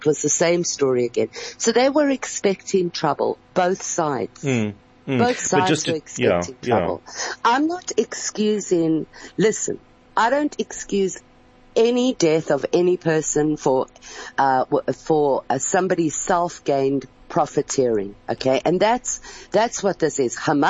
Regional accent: South Africa; And look how we're handling it as South African

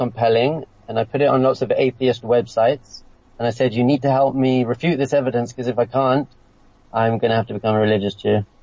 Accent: England, United Kingdom; Well, I'm from England. My parents are both South African, by the way.

